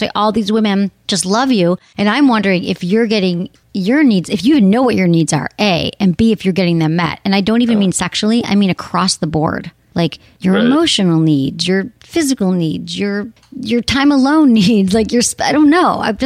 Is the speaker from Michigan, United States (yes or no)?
yes; Michigan, United States; But you're in, I'm from Michigan.